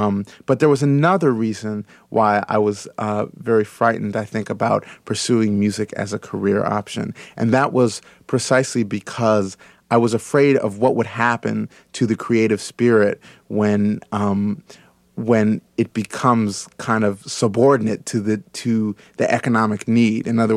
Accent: Berkeley, California, United States; I grew up in Berkeley I'm from mixed parentage

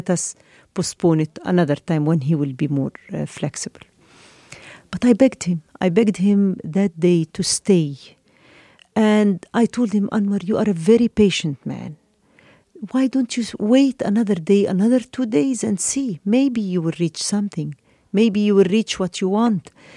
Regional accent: Egypt; although I am half British, but I was brought up in Egypt. I am completely Egyptian woman by my attitude, by my love to my country, by everything.

